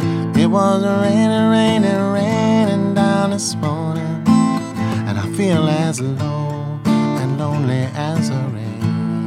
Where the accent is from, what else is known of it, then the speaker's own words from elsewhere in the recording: Missouri, United States; now in Wales, United Kingdom; I grew up in Missouri, and then we moved there in about 1975. So I lived there I went to high school there.